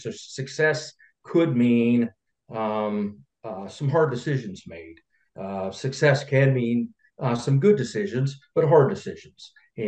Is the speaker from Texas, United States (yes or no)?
no; West Virginia, United States; I'm born and raised in Taylor County. I've lived in Grafton, Flemington, and now we're back in Prunnytown.